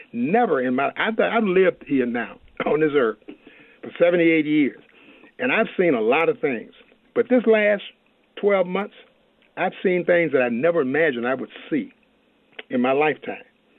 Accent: Lynchburg, Virginia, United States; I was born in South Central Virginia in a place called Lynchburg. That should tell you enough about, you know, where I grew up.

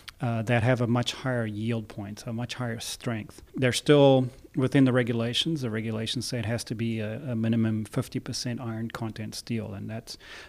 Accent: South Africa; I grew up in South Africa, and it's a very sports crazy country.

